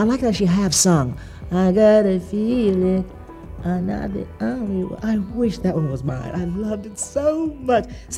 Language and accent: English; the South, United States; I said to Roger, I'm from the South, we have mud on our feet.